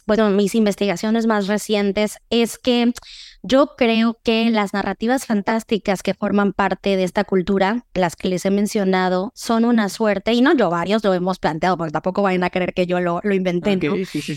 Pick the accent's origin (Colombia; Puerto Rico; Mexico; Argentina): Mexico; Mérida, Yucatán; yo he encontrado muy común el uso de este término en Mérida, Yucatán, que es de donde soy